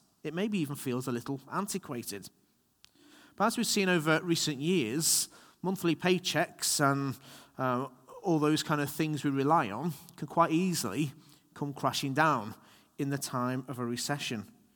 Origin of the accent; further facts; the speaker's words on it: United Kingdom; particularly in Britain, we're British, so we like to think we can sort out all the problems